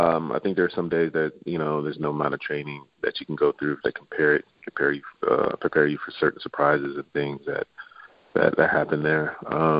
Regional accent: Baton Rouge, Louisiana, United States; I'm from Baton Rouge. I was born in Baton

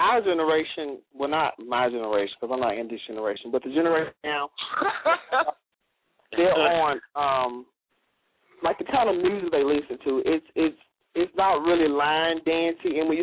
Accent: Mississippi, United States; I'm from Mississippi.

